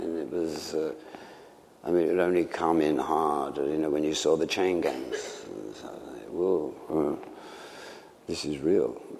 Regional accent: England, United Kingdom; I think it was basically because we're English and cute or something

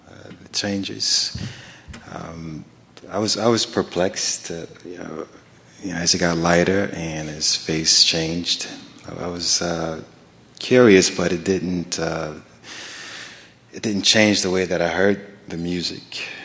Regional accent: Philadelphia, Pennsylvania, United States; I grew up in Philadelphia, and I really enjoyed the work that … did with on Philadelphia International

